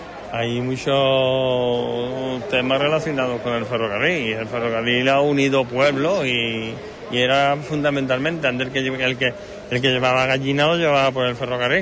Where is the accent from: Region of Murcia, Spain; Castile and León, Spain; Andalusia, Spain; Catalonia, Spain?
Andalusia, Spain; Seville; Yo vengo de Sevilla.